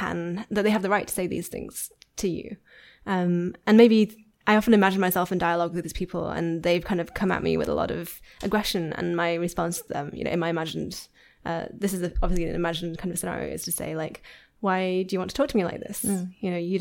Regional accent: Yorkshire and the Humber, United Kingdom; I am from Yorkshire.

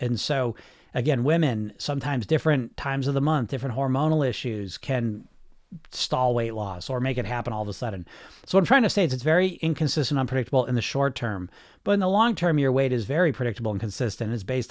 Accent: Massachusetts, United States; I'm from Massachusetts.

